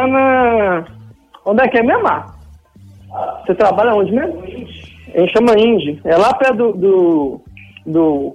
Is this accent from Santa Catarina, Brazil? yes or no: no; Itabira, Minas Gerais, Brazil; now in Belo Horizonte, Brazil; Eu sou de Itabira.